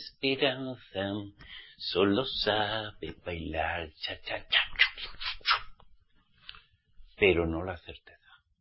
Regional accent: Navarre, Spain; A mí también me tira mi tierra, Navarra. Soy navarro.

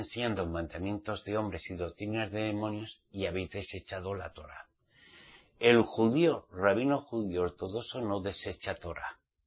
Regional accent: Spain; Soy español, pero no soy español. Nací en España, de mi papá y de mi mamá. Cristiano nací, en religión cristiana.

